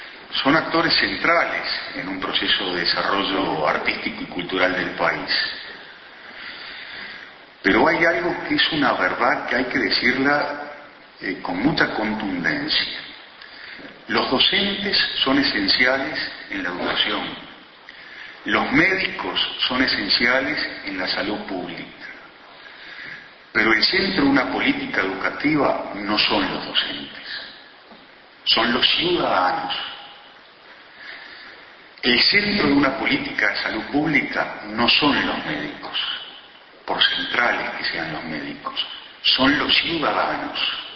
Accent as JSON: {"language": "Spanish", "country": "Uruguay", "said": "de lo que somos los uruguayos"}